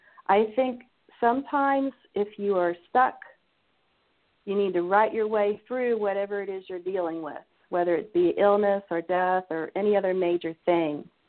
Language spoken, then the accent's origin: English; Ohio, United States; Because I was born and raised in Ohio, I was invited